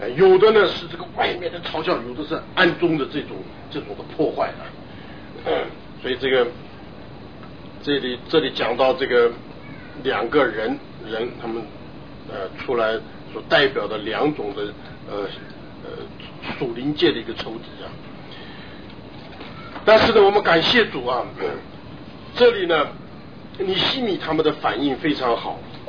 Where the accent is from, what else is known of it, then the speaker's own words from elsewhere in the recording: China; 我们中国人常常有一句话叫做一个巴掌拍不响